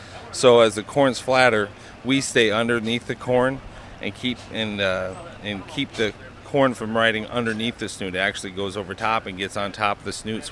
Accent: Fenton, Iowa, United States; I'm from Fenton, Iowa, up at North Central Iowa.

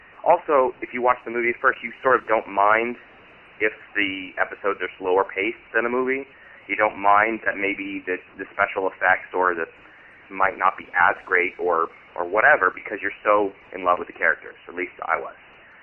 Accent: San Francisco, California, United States; I'm from San Francisco.

